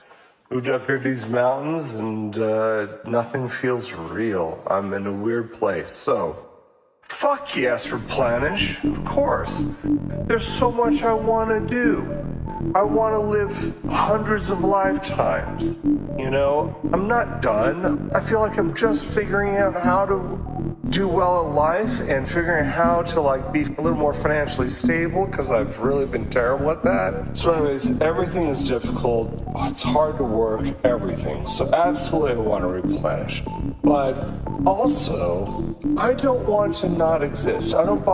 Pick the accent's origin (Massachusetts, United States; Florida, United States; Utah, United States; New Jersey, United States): Massachusetts, United States; I'm originally from Massachusetts. Had crazy parents that followed a preacher to North Carolina.